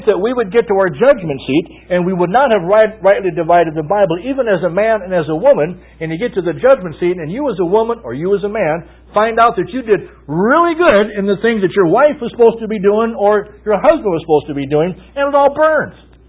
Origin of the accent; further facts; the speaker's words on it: Mankato, Minnesota, United States; I want to write to my hometown college paper? Have I told you that? I want to write an editorial to the Mankato Free Press and say, I went to school at Mankato State College in the years 1969 to 72